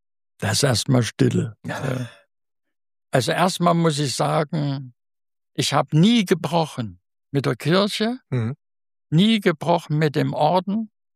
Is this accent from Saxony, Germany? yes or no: yes; Saxony, Germany; accent: Saxon; Ich habe ja auch so einen Slang, sächsisch, immer noch drin. Kriege ich nicht raus, macht auch nichts.